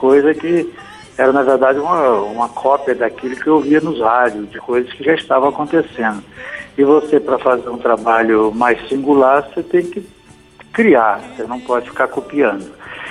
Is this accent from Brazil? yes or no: yes; Goiás, Brazil; moved away; eu sou de Goiás, cheguei no Rio de Janeiro na virada do ano de 67 para 68